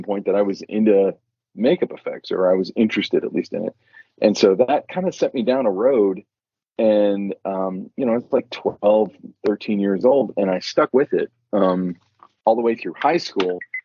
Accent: Orlando, Florida, United States; I mean, like even when I was a little kid, I grew up in Orlando, Florida

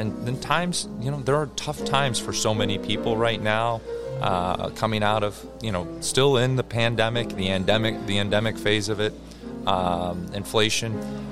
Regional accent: Michigan, United States; also born or lived in Colorado; I mean, I'm originally from Michigan, but I worked in Colorado, mm-hmm.

